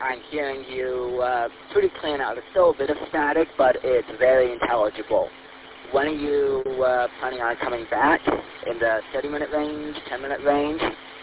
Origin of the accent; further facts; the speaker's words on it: New York, United States; We're from Central New York, moved up, visiting here for Thanksgiving.